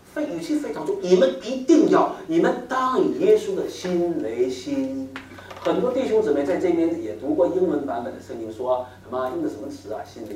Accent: Beijing, China; now in United States; 在我是从中国来的啊，我来美国之前呢，我生活在北京

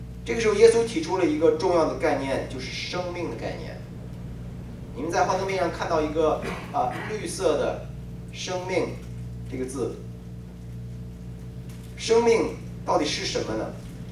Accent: China; 在我2010年回国的时候，就遇到一个挑战，我过马路的时候感到很危险，在我们的家乡的城市的大马路上

